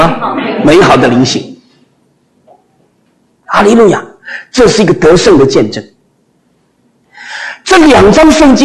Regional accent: Taiwan; 我们从台湾来就晓得

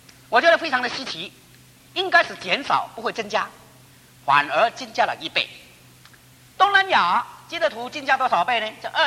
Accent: China; 五个人中间，我们就有一个中国人

